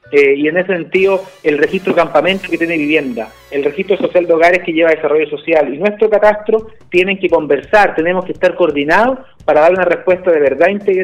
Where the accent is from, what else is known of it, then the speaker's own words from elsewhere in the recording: San Bernardo, Santiago Metropolitan Region, Chile; Yo soy de San Bernardo, que es una comuna que está al sur de Santiago